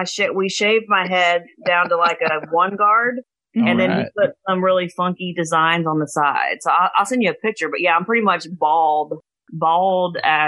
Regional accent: Boone, North Carolina, United States; also born or lived in Anchorage; And then, I grew up in the Carolinas, North Carolina.

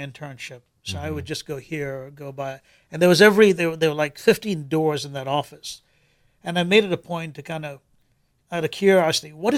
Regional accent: Kuwait; growing up in Kuwait, there's plenty of money.

